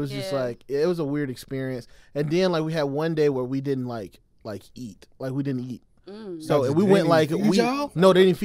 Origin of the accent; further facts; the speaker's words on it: Georgia, United States; I was telling Tim before I moved out here, I'm from Georgia.